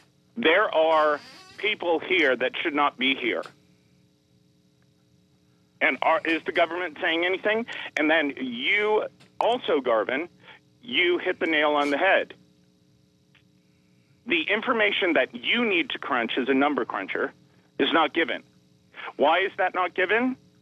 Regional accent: New Providence, Bahamas; You keep the Bahamian people in the dark, including electricity when I was growing up on the Eastern Road.

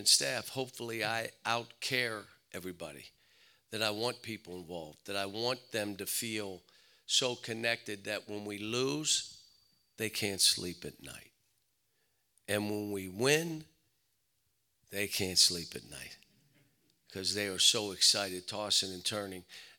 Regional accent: Pittsburgh, Pennsylvania, United States; There were a group of coaches that when we grew up in Pittsburgh, you have Sean Miller, you have Archie Miller, you have myself.

